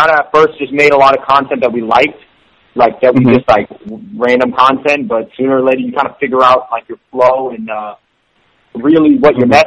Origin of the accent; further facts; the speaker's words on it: Seattle, Washington, United States; I think we always liked entertainment, and we grew up in Seattle.